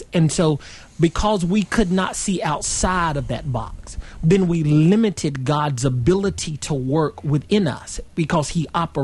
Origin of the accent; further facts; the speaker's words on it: North Carolina, United States; Well, I grew up in Wilkes County, which is in the foothills of North Carolina. Grew up Baptist, was saved when I was 10 years old.